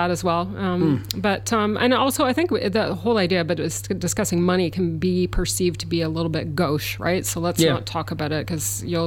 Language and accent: English; Canada; I grew up in Canada.